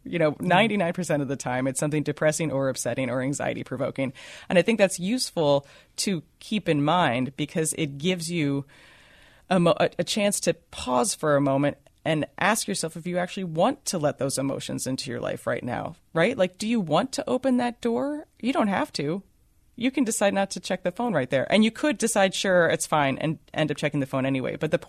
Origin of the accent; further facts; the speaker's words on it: New York, United States; And granted, I'm from New York and basically still can't drive very well